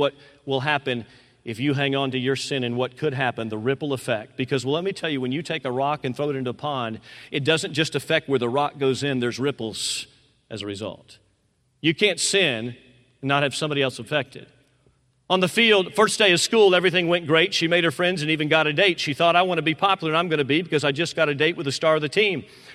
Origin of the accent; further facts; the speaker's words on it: Tampa, Florida, United States; also born or lived in Georgia; now in Pensacola, United States; I'm from Georgia. I grew up in Tampa, Florida, so we didn't have a whole lot of seasons where I grew up. You don't have a whole lot of seasons here in Pensacola.